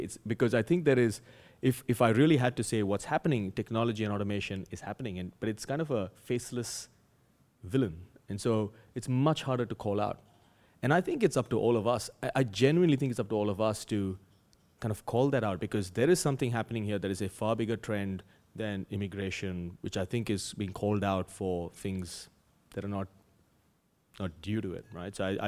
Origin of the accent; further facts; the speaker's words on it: India; moved away as an adult; now in Perth, Australia; when I moved here from India about 7 years ago, so I was a consultant in India. I moved to the same company 7 years ago to set up an office in Perth. I'd never been to Australia.